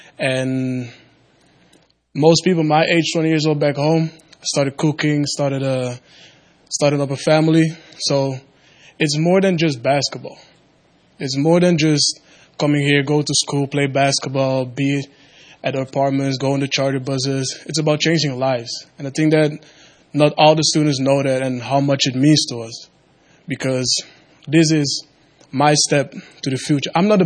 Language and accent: English; Suriname; I'm also part of the basketball team. And what I want to say is I'm from Suriname. I don't know if y'all know where it is. One of y'all know where it is? No. It's in South America. It's the smallest country in South America.